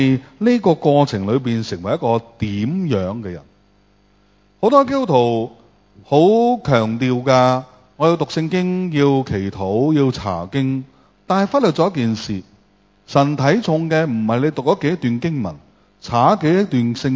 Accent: China; 所以我哋中国人有个说话啦，饱暖思淫欲啊嘛。

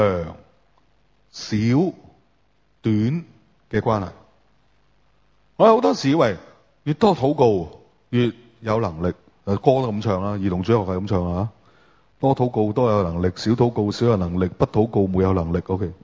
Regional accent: Hong Kong; 我哋香港人好现实噶。

